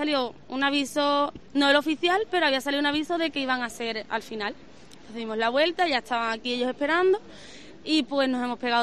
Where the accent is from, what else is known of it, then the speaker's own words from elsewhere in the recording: Andalusia, Spain; nosotros somos del campo de Gibraltar, tiramos camino del campo de Gibraltar